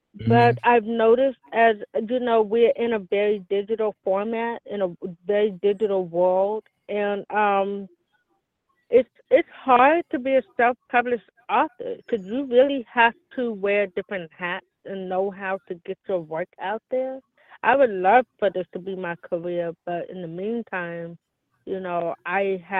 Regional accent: Oakland, California, United States; And I'm from Oakland in Berkeley, California.

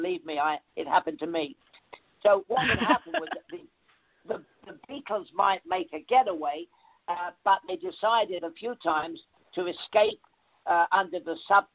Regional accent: London, United Kingdom; I came from the East End of London

